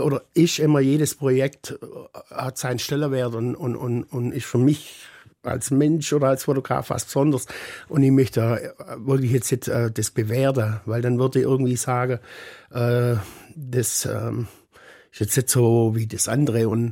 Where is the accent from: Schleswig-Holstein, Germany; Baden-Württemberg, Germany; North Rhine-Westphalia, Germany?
Baden-Württemberg, Germany; ich komme aus Oberschwaben, katholisch, konservativ